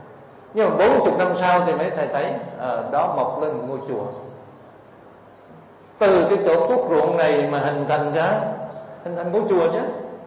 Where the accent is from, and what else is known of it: Cu Chi, Ho Chi Minh City, Vietnam; born or raised there; now in Ho Chi Minh City, Vietnam